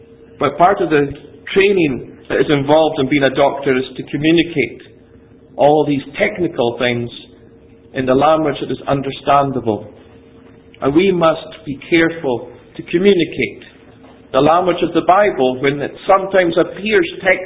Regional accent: Ferintosh, Scotland, United Kingdom; when I was growing up in Ferrantosh, in the Black Isle, just north of Inverness

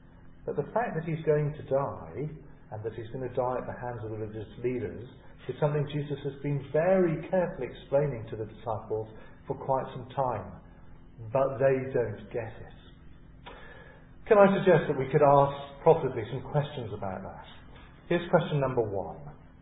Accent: England, United Kingdom; And I'm an Englishman, I'm very slow.

